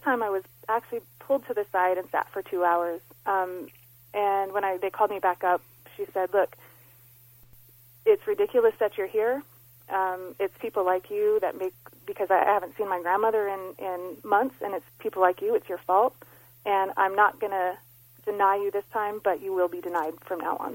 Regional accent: United States; I am American.

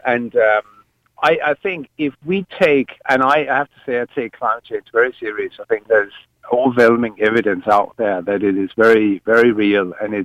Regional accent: Denmark; I'm from Denmark, okay? So I come from a slightly different culture.

